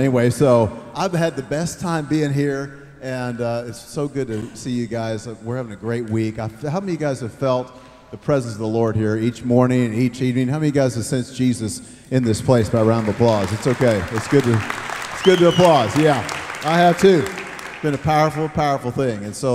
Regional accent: Oklahoma, United States; I'm from Oklahoma.

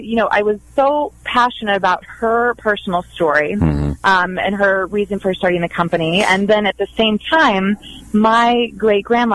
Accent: Midwest, United States; But personally, my background, I'm from the Midwest.

